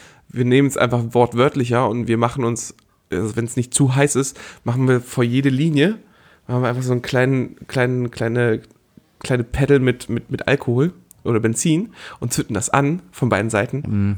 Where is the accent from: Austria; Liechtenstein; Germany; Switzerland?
Germany; Geesthacht, Schleswig-Holstein; meine Heimatstadt war heute im Postillon.